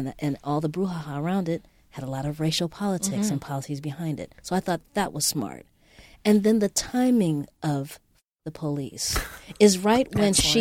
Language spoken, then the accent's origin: English; Los Angeles, California, United States; I'm from L.A. This is my hometown.